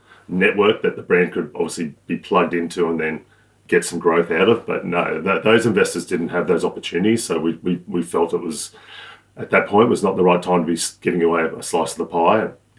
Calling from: Gold Coast, Queensland, Australia; I'm calling from the Gold Coast, Queensland in Australia.

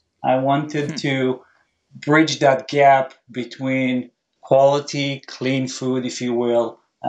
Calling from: Stamford, Connecticut, United States; I'm calling from Stamford, Connecticut.

